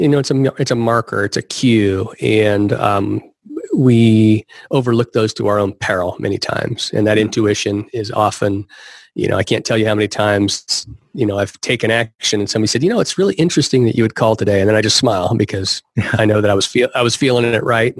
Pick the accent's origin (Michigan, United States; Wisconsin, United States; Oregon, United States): Oregon, United States; Roseburg; he happens to be here in my hometown of Roseburg, Oregon